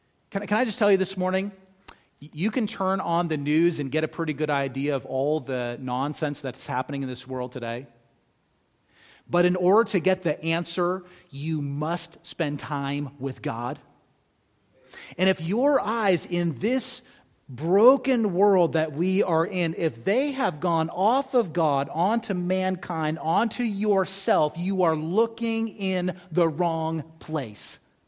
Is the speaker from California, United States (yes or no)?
yes; California, United States; I remember growing up in California, and as I say, California is a great place to be from, right?